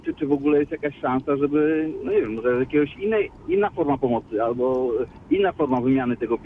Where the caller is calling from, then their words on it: Poznań, Greater Poland Voivodeship, Poland; Dzień dobry, ja z Poznania.